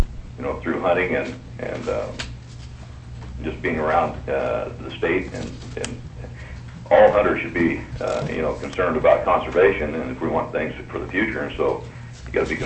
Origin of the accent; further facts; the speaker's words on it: Hot Springs, Arkansas, United States; born there; also born or lived in Oregon, United States; My history is I was born in Hot Springs, Arkansas 62 years ago. I graduated in 1964 in Oregon and from high school.